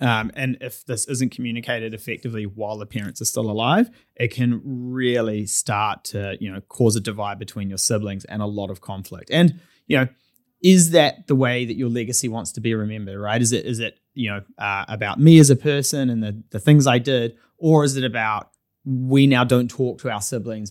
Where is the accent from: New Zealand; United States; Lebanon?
New Zealand; Red Beach, Auckland; my next door neighbor, when I was growing up in Red Beach